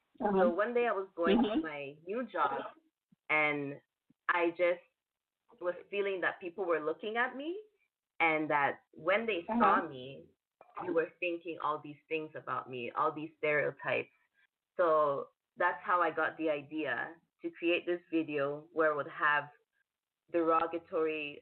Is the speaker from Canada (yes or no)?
yes; Canada; Okay, I'm from Canada. I'm born in Canada. My parents are from Cameroon.